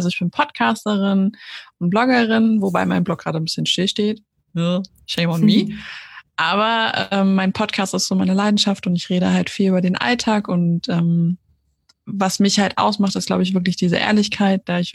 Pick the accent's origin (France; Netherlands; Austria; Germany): Austria; ich komme aus Österreich, ich habe da auch 15 Jahre lang gewohnt. Also vielleicht hört man das ab und zu bei meiner Grammatik.